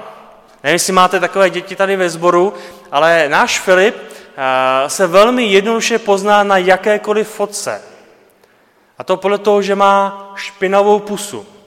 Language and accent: Czech; Pardubice, Pardubice Region, Czechia; my jsme z Pardubic, nejsme z Prahy, nejsme ze Žižkova